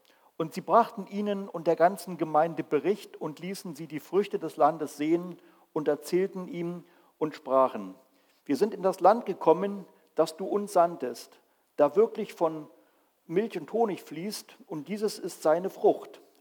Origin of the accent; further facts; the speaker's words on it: Göttingen, Lower Saxony, Germany; Wir sind ja selber auch Ekklesianer, wir kommen ja aus Göttingen und waren ja 13,5 Jahre dort in der Ekklesia gewesen